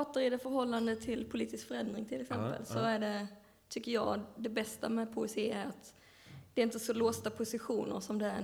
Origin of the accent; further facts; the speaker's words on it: Kristianstad, Skåne, Sweden; Jag har gått i skolan. Jag växte upp i Kristianstad i Skåne.